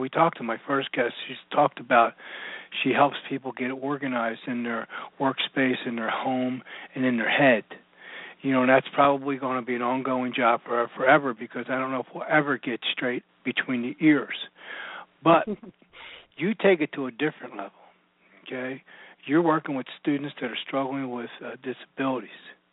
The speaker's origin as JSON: {"language": "English", "town": "Philadelphia", "region": "Pennsylvania", "country": "United States", "lives_now": "Houston, United States", "said": "Okay, so what part of the Jersey Shore? Because I'm from Philadelphia."}